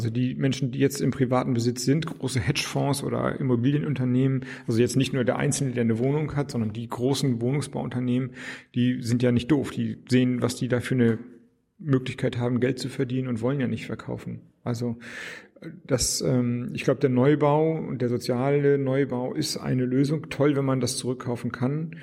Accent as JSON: {"language": "German", "region": "Schleswig-Holstein", "country": "Germany", "lives_now": "Berlin, Germany", "said": "Also ich komme ja nun aus Schleswig-Holstein und brauchte in Berlin nicht noch Straßenzüge, die ruhiger sind als die Dörfer in Schleswig-Holstein."}